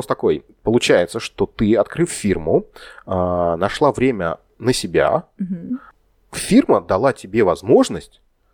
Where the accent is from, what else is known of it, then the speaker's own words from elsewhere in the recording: Russia; из России, но при этом мне хотелось бы, ну, как максимально интегрироваться